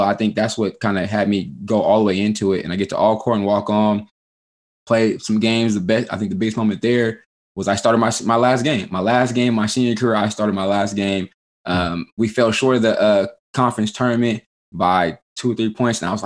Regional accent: Sacramento, California, United States; And just growing up in Sacramento, man, just growing up, mom's was a single parent home

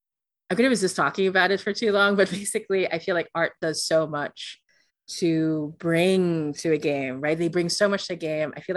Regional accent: Philippines; because I'm from the Philippines, right?

